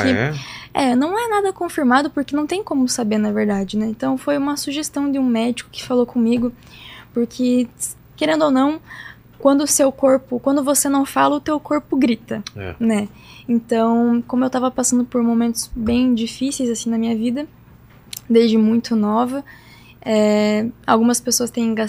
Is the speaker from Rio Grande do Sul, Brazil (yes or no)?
no; Chopinzinho, Paraná, Brazil; born there; Eu nasci em Chopinzinho.